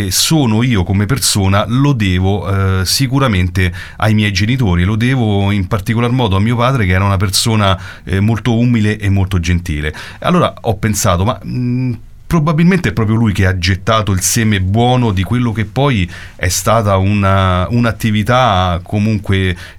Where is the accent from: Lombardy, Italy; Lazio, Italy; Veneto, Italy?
Lazio, Italy; Latina; sono un latinense doc intanto, quindi adoro la mia città, sono nato a Latina